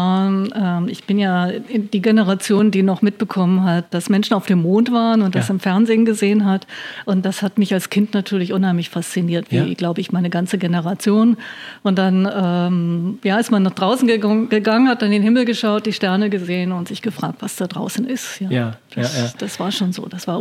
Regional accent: Lower Saxony, Germany; wo ich herkomme, in Niedersachsen

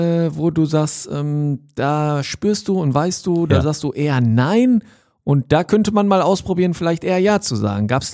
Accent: Hattingen, North Rhine-Westphalia, Germany; komm aus Hattingen hier bei Bochum und so

